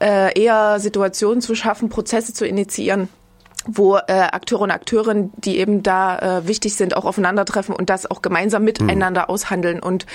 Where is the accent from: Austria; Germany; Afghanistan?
Germany; Coswig, Saxony; moved away as an adult; Also ich komme aus Coswig bei Dresden an der Elbe.